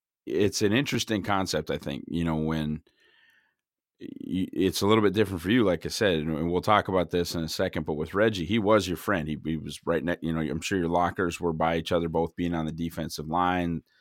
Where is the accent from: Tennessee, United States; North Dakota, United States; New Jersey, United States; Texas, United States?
North Dakota, United States; Because Phil's from North Dakota. I'm from North Dakota.